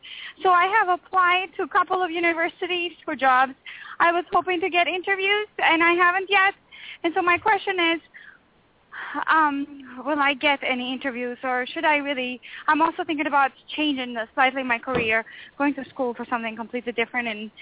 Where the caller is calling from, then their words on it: New York, United States; Sure, I'm calling from New York.